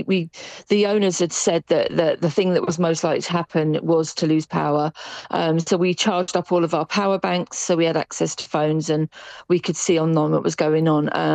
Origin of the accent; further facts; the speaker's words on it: United Kingdom; as British people, we're not used to this level of hurricane.